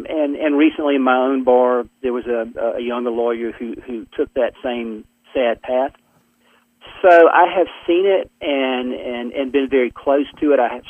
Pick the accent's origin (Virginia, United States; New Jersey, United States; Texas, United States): Virginia, United States; Patrick County; my hometown and the spot in which I live, Patrick County, is sort of a character